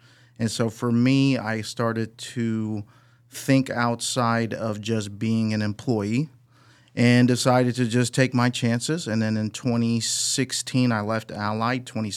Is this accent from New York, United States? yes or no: no; Northridge, California, United States; So I grew up in the San Fernando Valley, Northridge area for the most part. Went to school there.